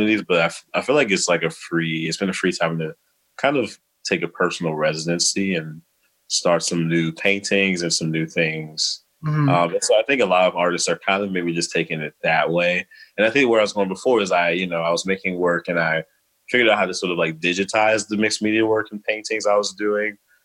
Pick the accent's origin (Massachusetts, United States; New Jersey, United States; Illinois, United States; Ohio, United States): Illinois, United States; Chicago; And then, you know, growing up in Chicago, that's how I sort of stumbled into college and went away.